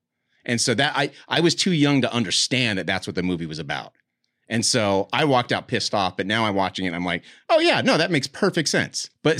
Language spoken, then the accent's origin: English; Salt Lake City, Utah, United States; I grew up in Salt Lake.